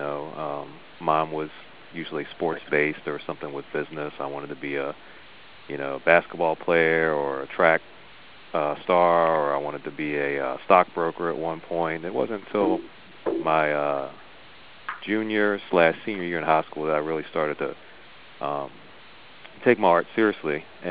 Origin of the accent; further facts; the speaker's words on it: West Virginia, United States; I grew up in West Virginia, by the way, in a little small town right outside of Morgantown, where West Virginia University is located, if that helps place the geography for you.